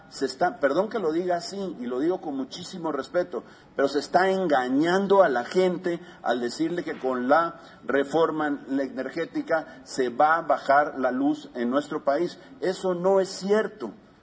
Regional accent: Veracruz, Mexico; born there; Yo soy mexicano, nacido en Veracruz.

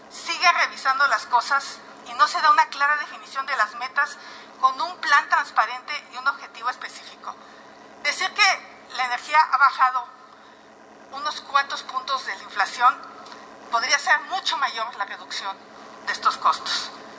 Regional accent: Hidalgo, Mexico; Yo soy hidalguense y es un horror vivir en ese lugar.

